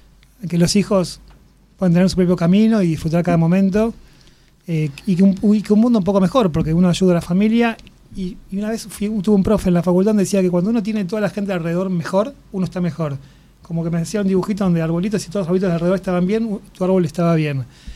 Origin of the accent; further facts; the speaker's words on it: Argentina; now in Mexico; Soy el único argentino y casi de los únicos extranjeros de México